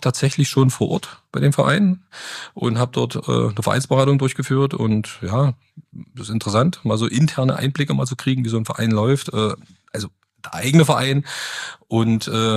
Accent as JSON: {"language": "German", "town": "Stumsdorf", "region": "Saxony-Anhalt", "country": "Germany", "said": "ursprünglich gebürtlich, also wie sagt man, geboren oder beziehungsweise geboren nicht, sondern wohnhaft, komme ich aus Zürbig, ja. Also Stumsdorf liegt bei Zürbig."}